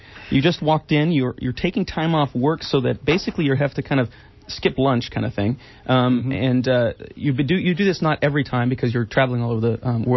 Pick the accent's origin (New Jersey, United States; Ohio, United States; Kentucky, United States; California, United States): California, United States; Ben Lomond; I grew up in Ben Lomond, spent a lot of time in Santa Cruz, and of course all of them down the coast of California.